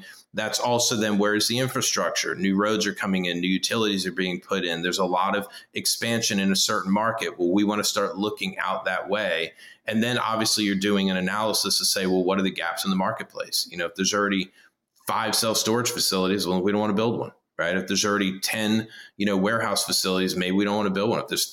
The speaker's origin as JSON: {"language": "English", "region": "Florida", "country": "United States", "tie": "born or raised there", "said": "where I grew up in Central Florida originally was cattle and citrus. And now it's just all residential."}